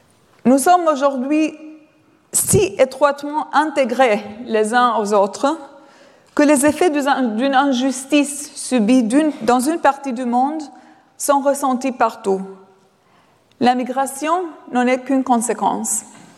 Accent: Albania; born there; French is a second language; moved away; Je suis née en Albanie, sous le communisme, et je me souviens très bien la première fois où j'ai voyagé en Occident avec ma grand-mère. J'avais environ 11 ans.

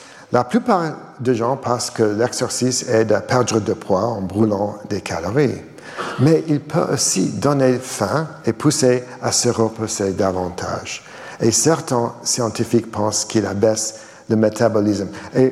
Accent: Boston, Massachusetts, United States; Voici une étude de ma ville natale, Boston, qui montre cet effet sur 160 policiers en surpoids et ou obèses.

